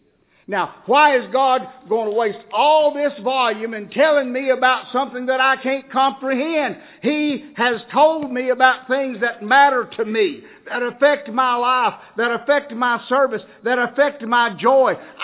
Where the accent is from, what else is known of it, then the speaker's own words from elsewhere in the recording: Appalachia, United States; now you got to remember, I grew up in the Appalachian Hills, and so maybe we had a few different expressions up there than the rest of the world.